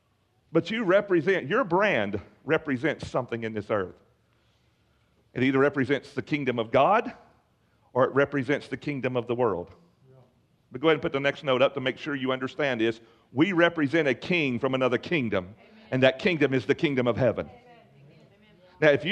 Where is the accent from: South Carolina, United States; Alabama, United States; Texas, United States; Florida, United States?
Alabama, United States; I said, we're from Alabama.